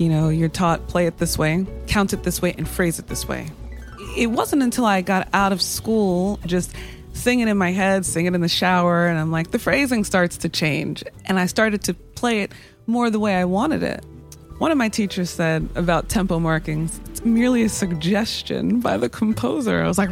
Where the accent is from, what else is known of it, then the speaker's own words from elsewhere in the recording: New York, United States; Growing up in New York, I was a hip-hop baby, so I'm listening to these … beats that are sampling her.